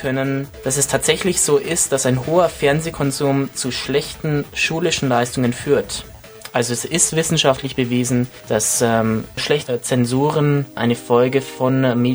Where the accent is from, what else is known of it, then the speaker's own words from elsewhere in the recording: Regensburg, Bavaria, Germany; Ja, also die zweite Koryphäe hier in Deutschland sitzt in Regensburg in meiner Heimatstadt.